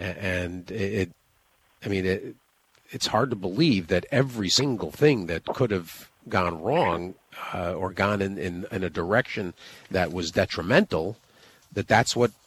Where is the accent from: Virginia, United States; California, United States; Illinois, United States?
Illinois, United States; Chicago; their first trip to the racetrack, growing up in Chicagoland